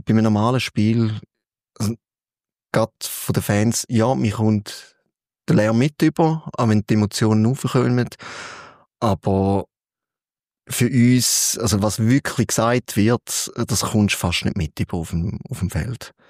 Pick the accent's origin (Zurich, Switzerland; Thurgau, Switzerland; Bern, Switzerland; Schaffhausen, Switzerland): Thurgau, Switzerland; Frauenfeld; Ich bin oben im Internat gewesen, aufgewachsen im Frauenfeld.